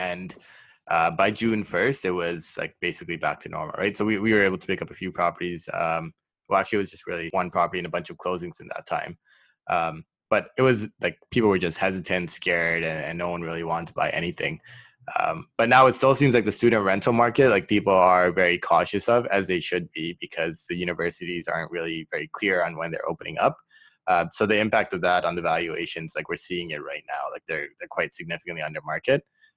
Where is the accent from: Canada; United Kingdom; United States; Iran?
Canada; Toronto, Ontario; I'm an investor from Toronto.